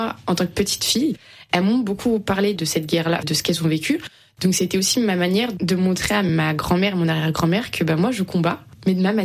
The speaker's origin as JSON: {"language": "French", "country": "France", "said": "grandi avec une culture algérienne à la maison avec mes grands-parents et puis à l'école plutôt française et dans l'éducation. Je me suis toujours bien sentie en tant que française et algérienne et notamment franco-algérienne."}